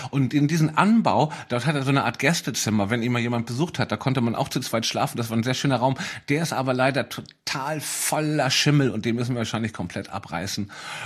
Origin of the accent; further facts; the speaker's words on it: Hamburg, Germany; Ja, Hamburg ist immer noch meine Heimatstadt.